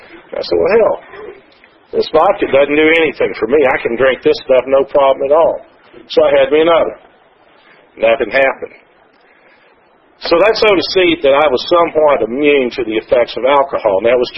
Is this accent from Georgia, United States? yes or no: yes; Atlanta, Georgia, United States; Now, I talk funny. I'm from Atlanta. And if y'all aren't from Atlanta, I may sound a little bit funny.